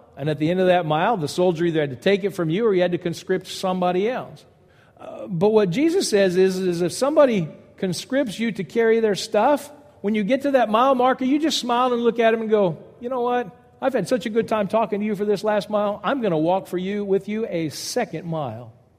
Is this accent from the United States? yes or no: yes; the South, United States; I'm proud to be an American. I was raised in the South.